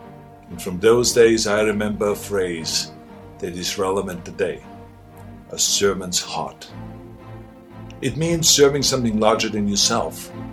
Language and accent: English; Austria; now in United States; Now, I grew up in Austria.